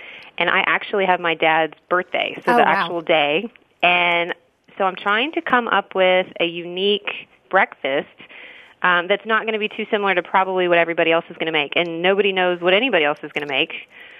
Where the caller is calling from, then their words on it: Austin, Texas, United States; I'm calling from Austin, Texas.